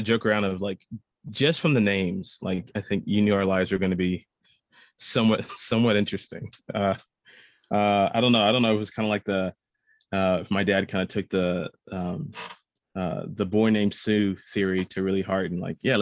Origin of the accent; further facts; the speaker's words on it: Wylie, Texas, United States; So, yeah, I grew up in Wiley, Texas, which is kind of like on the other side of Plano in the North Texas area.